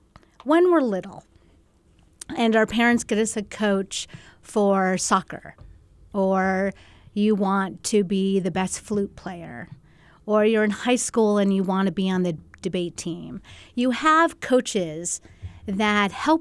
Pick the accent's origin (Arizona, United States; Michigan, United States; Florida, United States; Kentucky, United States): Arizona, United States; Phoenix; now in El Paso, United States; I've lived in El Paso for 25 years now. I grew up in Phoenix, so I'm definitely a desert rat